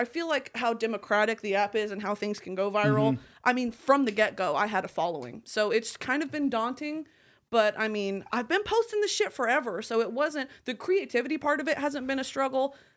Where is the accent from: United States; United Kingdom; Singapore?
United Kingdom; England; Girl, I'm white, but not that type of white. I'm English white, not Polish white.